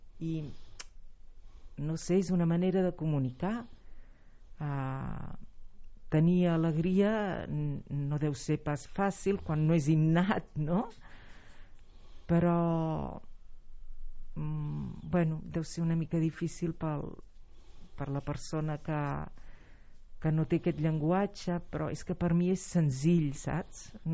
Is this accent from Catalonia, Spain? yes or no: yes; Sant Celoni, Catalonia, Spain; now in Granollers, Spain; El meu poble.